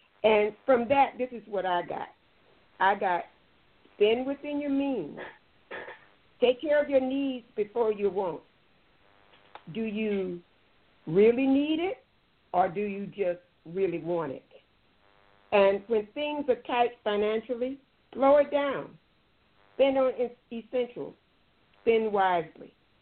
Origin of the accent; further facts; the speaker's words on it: Elsville, Alabama, United States; born there; now in San Jose, United States; I live in San Jose, California. I was born in Elsville, Alabama.